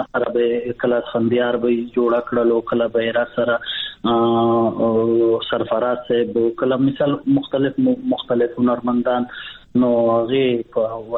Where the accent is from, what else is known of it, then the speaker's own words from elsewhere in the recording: Bannu, Khyber Pakhtunkhwa, Pakistan; زه وایم چې مونږ کله په بنو کې یو دا فلمونو سندرې به مې د سنگرانو اورېدلې